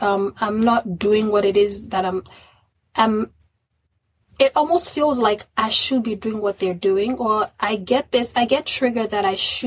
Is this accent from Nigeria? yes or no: yes; Nigeria; I come from Nigeria, a very traditional background that is now being exposed to a whole lot of things.